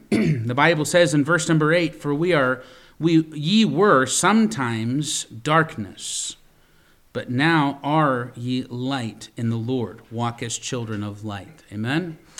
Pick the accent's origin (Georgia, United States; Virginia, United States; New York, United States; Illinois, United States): Virginia, United States; I remember when I was a kid, I grew up in Virginia, and there are all kinds of caverns in Virginia.